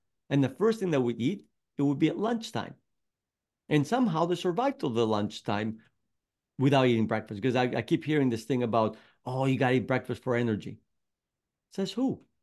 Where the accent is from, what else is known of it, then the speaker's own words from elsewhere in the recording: Greece; A little background, I was actually born and raised on the Greek island. So I was raised on the Mediterranean diet.